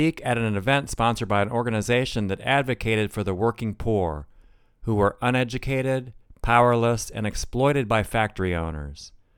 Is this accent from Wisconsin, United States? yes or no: no; Ohio, United States; Case Western Reserve University in my home state of Ohio